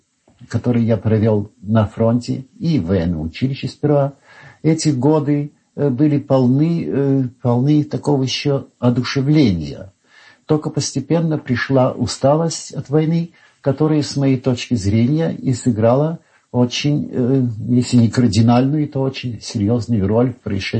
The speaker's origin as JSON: {"language": "Russian", "town": "Warsaw", "region": "Masovian Voivodeship", "country": "Poland", "tie": "born or raised there", "also_born_or_lived": "Ivangorod", "said": "Я родился в Польше в 1891 году, и в частности в крепости Ивангород, где отец мой служил военным врачом в Ивангородской крепостной артиллерии."}